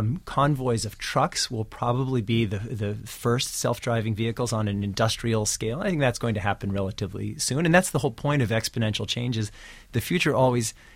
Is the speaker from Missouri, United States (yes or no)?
yes; Kansas City, Missouri, United States